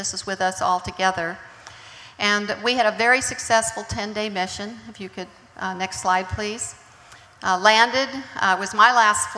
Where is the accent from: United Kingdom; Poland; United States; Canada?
United States; Washington; So you don't know that my dad was a Marine, and I grew up in Eastern Washington.